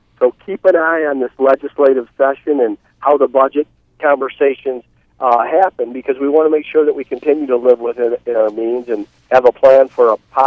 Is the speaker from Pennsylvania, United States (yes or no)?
no; Ohio, United States; moved away; I'm a transplant from Ohio in 1982, and growing up, I certainly would have looked to the Big Ten team.